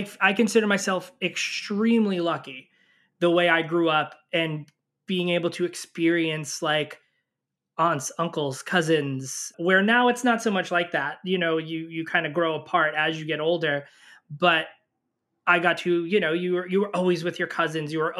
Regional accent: New York City, New York, United States; I grew up in New York City, working middle-class family, very tight-knit Italian family

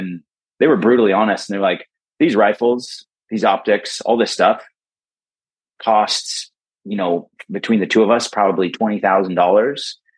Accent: United States; And I'm like, well, I'm American.

